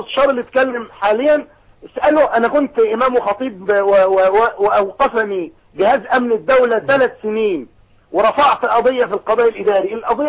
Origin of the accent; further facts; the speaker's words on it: Asyut Governorate, Egypt; انا من اسيوط.